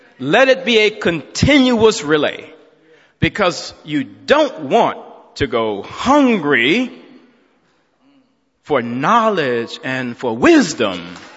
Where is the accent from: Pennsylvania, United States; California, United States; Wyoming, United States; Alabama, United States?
Alabama, United States; Wait, yeah, I grew up in Alabama and all these things were in place to prevent me from realizing my dream.